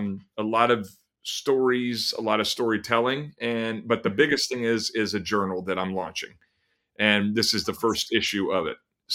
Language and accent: English; Minerva, Ohio, United States; also born or lived in Maslin, Ohio; I'm from Ohio originally, I started going to school when I was little in Minerva, actually.